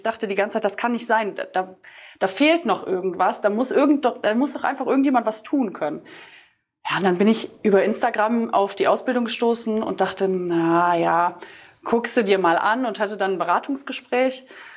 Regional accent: North Rhine-Westphalia, Germany; ich komme aus NRW, oder zwischen Düsseldorf und Köln und bin 27 Jahre alt

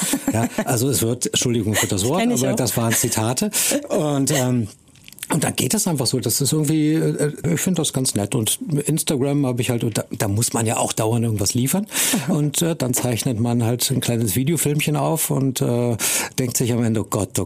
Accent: Munich, Bavaria, Germany; Am Gardasee kennt man als Münchner ja eh jeden, wenn man irgendwo parkt.

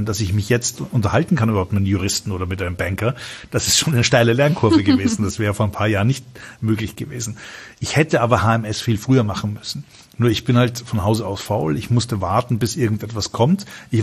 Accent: Vienna, Austria; Ich komme aus Wien, wir haben das Jammern erfunden.

